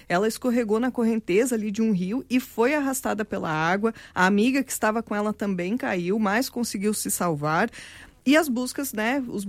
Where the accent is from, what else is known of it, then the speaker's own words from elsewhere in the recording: Alfredo Wagner, Santa Catarina, Brazil; Então, se as pessoas comem cebola aqui, provavelmente veio lá da minha cidade. Feliz dia dos agricultores para quem é de raízes. Eu não sou, mas sou de família de agricultores